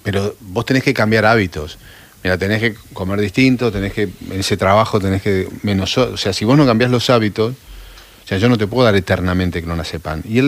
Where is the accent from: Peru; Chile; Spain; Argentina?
Argentina; Sunchales, Santa Fe; Yo soy de Sunchales.